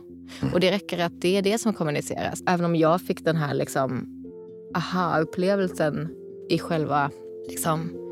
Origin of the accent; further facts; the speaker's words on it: Lund, Skåne, Sweden; jag är från Lund, jag har ju växt upp med Malmö konsthall